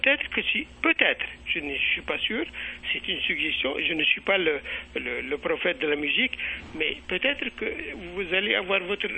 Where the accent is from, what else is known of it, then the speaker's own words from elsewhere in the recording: Algeria; now in Canada; moi je suis algérien qui habite au Canada